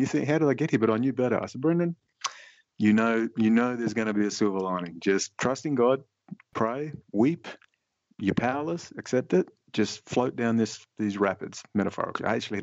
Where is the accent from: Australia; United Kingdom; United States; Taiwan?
Australia; I'm an Australian citizen and I need to call people, tell people where I am.